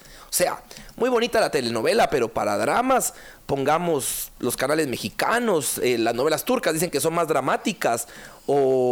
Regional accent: Guatemala; Que sigamos como guatemaltecos

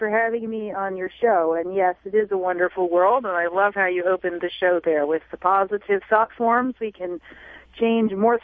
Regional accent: Richmond, Virginia, United States; now in Sedona, United States; I grew up in Richmond, Virginia, and then I was traveling a lot in California and Hawaii and Oregon and Arizona, for about 7 years before I settled here in Sedona.

